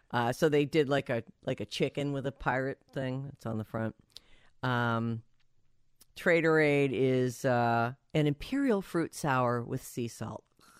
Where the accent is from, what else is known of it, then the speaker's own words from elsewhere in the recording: Pawtucket, Rhode Island, United States; born there; I was born in Pawtucket, so of course I'm going to do this story.